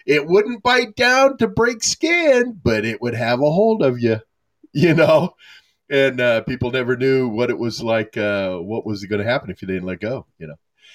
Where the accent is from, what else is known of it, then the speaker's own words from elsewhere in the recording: Sunset City, Utah, United States; We had one when we were growing up in Sunset City, Utah.